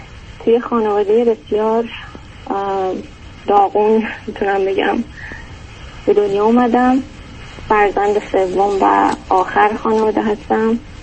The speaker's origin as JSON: {"language": "Persian", "country": "Iran", "moved": "yes", "lives_now": "United States", "said": "من از ایران اومدم."}